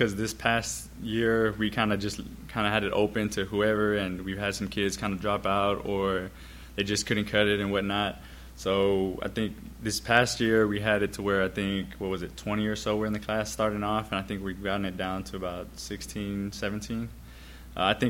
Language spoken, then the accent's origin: English; Houston, Texas, United States; I'm from the Houston area, yeah. I grew up off of 45 and Telephone, right over Second Ward area.